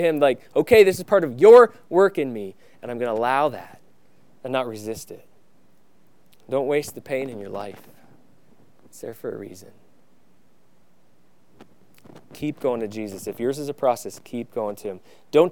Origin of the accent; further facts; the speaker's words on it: Vermont, United States; That this comes from my childhood. I grew up in Vermont. There was a stream that ran behind my house